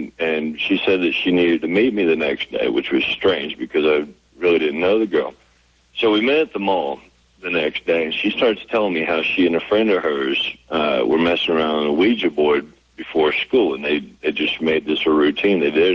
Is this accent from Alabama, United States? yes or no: yes; Tuscaloosa, Alabama, United States; But I'm from Tuscaloosa.